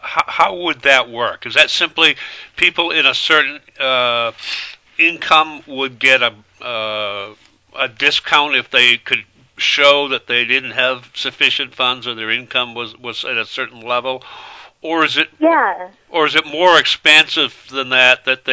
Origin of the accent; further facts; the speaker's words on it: East Gloucester, Massachusetts, United States; where I grew up in East Gloucester, great growing soil.